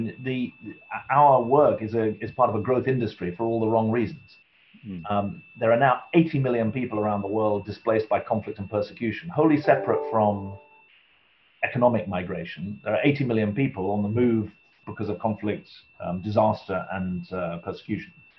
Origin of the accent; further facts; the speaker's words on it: United Kingdom; The fact that I'm patriotic as British and someone else is patriotic as French or American, it doesn't take away from the patriotism.